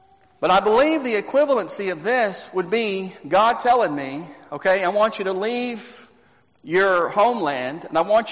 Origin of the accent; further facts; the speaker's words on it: Texas, United States; Now, I remember growing up in Texas that I was a young person, but I remember seeing this, that in the early 80s, it was a hard time economically